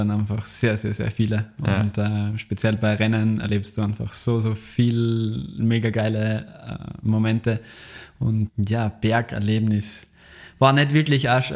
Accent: Graz, Styria, Austria; Ich komme aus Graz und wohne jetzt auch in der Nähe von Graz, ein bisschen weiter im Norden, direkt auf unserem Hügelberg.

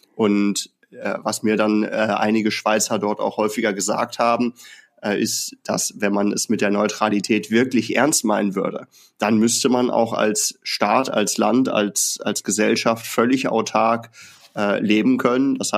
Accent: Germany; aber immer so niedrigschwellig, wie Russland es halt tut, auch bei uns in Deutschland.

